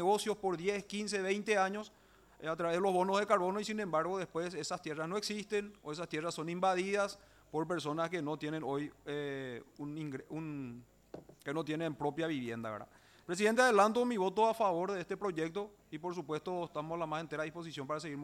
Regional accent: Paraguay; porque nosotros como paraguayos le obligamos a través de una ley

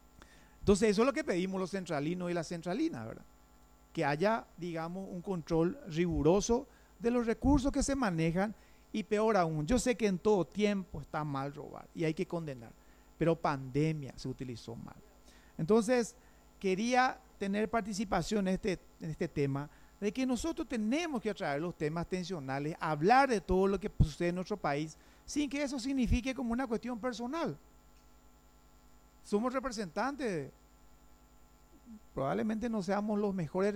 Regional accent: Paraguay; Eso es lo que nos tiene que unir como paraguayos.

